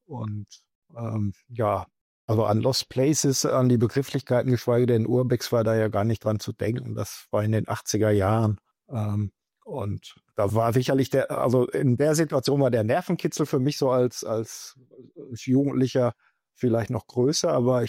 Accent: Bochum, North Rhine-Westphalia, Germany; die Jahrhunderthalle in Bochum ist ja durchaus bekannt, die ist ja umgebaut worden auch zu einer Veranstaltungshalle. Ich bin in der Nähe groß geworden

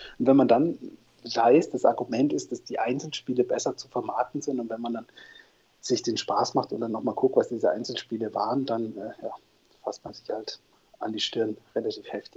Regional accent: North Rhine-Westphalia, Germany; born there; now in Leipzig, Germany; Gut, ich wohne in Leipzig, ich fände es unheimlich lustig. Ich bin Ostwestfale, gebürtiger

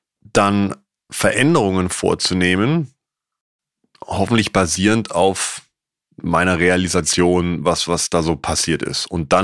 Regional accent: Bavaria, Germany; now in Hamburg, Germany; beides, weil Bayern natürlich da meine Eltern sind, ist meine Heimat ist sozusagen, Hamburg, weil ich hier schon seit über 25 Jahren lebe und das mein Zuhause ist.

